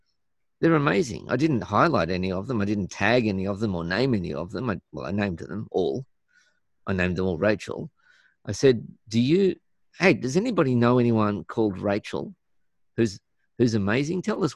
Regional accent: Australia; Hint. I'm from Australia.

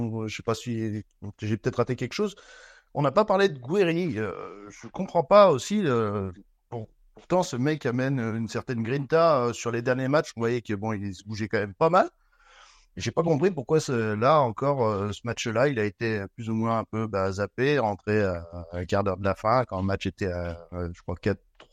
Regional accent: Rennes, Brittany, France; now in Loire, France; je suis né à Rennes, je suis breton, mais j'habite dans la Loire, dans le 42.

